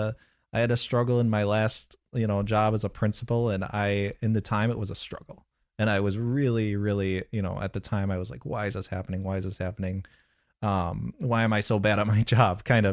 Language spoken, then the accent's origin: English; Midwest, United States; I grew up in the Midwest, and I tell my family I'm perfectly happy never seeing snow again.